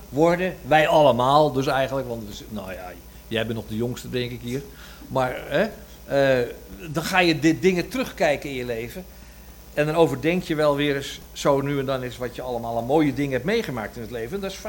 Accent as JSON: {"language": "Dutch", "country": "Netherlands", "said": "Nou, ik ben een Nederlandse man."}